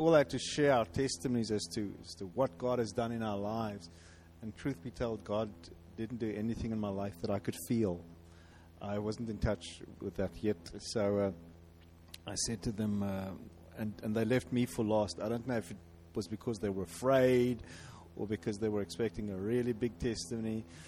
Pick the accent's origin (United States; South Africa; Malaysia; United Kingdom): South Africa; I come from South Africa, and that's Mandela Land.